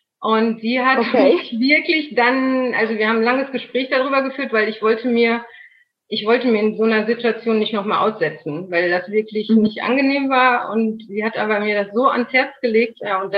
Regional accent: Soest, North Rhine-Westphalia, Germany; genau 39 Jahre, komme aus NRW. Das Örtchen in der Nähe heißt Soest. Ich weiß nicht, in der Nähe von Dortmund, ob das jemand kennt.

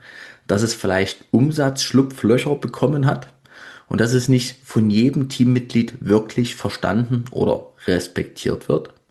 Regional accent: Dresden, Saxony, Germany; wie man in meiner Heimat Dresden sagt

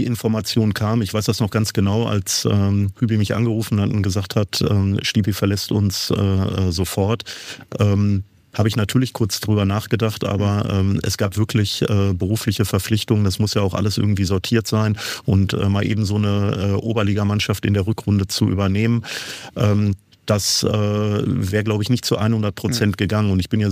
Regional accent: Waltrop, North Rhine-Westphalia, Germany; in der Tat bin ich eigentlich ein Kind des Kreises Recklinghausen, komme ja aus Waltrop

